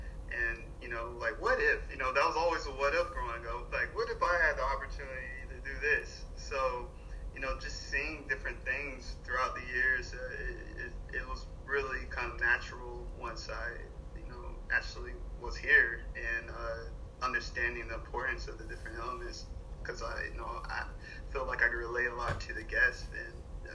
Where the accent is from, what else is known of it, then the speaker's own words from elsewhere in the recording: Florida, United States; So, you know, I was raised in Florida, so, you know, growing up, Universal Island of Adventures, and, you know, actually grew up with that park